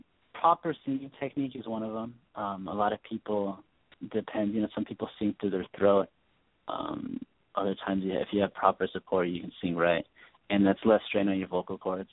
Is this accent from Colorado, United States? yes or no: no; Arizona, United States; Okay, so I am from Arizona, and as you know, it is always, It's probably cool in Arizona about maybe 4 months out of the year.